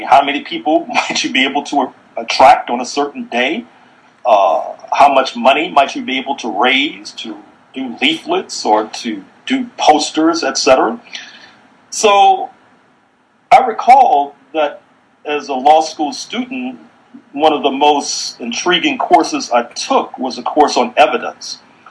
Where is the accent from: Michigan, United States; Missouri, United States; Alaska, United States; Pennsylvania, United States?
Missouri, United States; St. Louis; I was involved in, as a teenager in my hometown of St. Louis, in protests at the appropriately named Jefferson Bank, which had racist hiring practices.